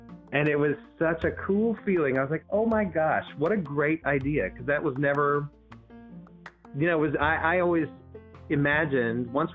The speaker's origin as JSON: {"language": "English", "region": "Texas", "country": "United States", "tie": "born or raised there", "said": "I'm 48, so I came from a place, and I grew up in Baptist East Texas, where coming out was a thing."}